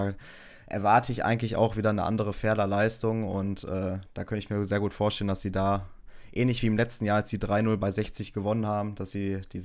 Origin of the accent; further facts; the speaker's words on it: Essen, North Rhine-Westphalia, Germany; kann ich als Essener sagen